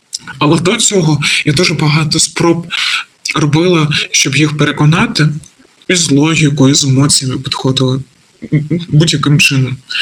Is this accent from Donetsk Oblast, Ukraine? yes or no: yes; Donetsk, Donetsk Oblast, Ukraine; moved away as an adult; Я з Донецька займалася тим, що онлайн вчила учнів англійської мови. Ми вирішили їхати з Донецька вже 18 лютого.